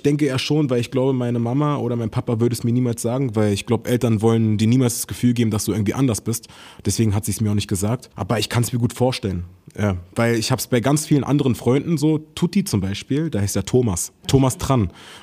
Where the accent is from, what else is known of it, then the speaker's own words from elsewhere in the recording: Hamburg, Germany; Meine Heimatstadt, würde ich sagen